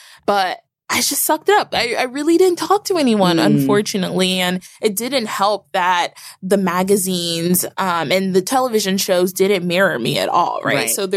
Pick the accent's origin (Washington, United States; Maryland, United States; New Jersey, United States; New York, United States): New Jersey, United States; Newark; born there; So I was born in Newark, New Jersey.